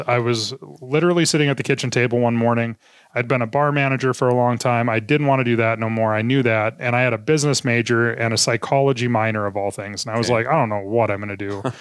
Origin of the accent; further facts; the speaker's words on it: Minot, North Dakota, United States; growing up in Minot was one of those places where you didn't go home until the porch lights came on at night, right?